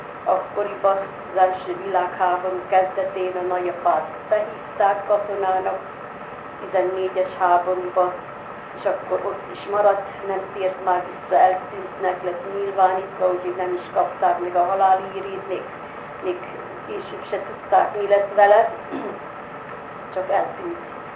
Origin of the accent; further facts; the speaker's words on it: Szakadát, Tolna, Hungary; Minä hát születtem 1929-én szakadáton, úgyhogy ott laktunk hátul a Kossuth utcába